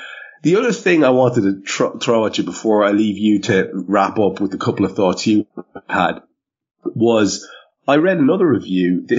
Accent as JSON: {"language": "English", "country": "Ireland", "said": "For me, as an Irish bloke like yourself, we're steeped in this stuff."}